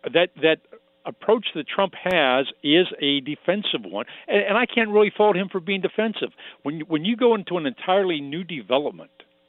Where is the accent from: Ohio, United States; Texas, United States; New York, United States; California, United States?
Ohio, United States; Youngstown; just say I'm from Ohio or I'm from the Youngstown area.